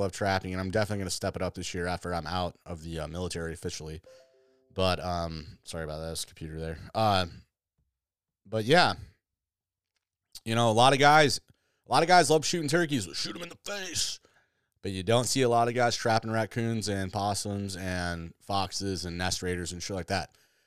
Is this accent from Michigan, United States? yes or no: yes; Michigan, United States; I grew up in Southwest Michigan where we don't have, like, monsters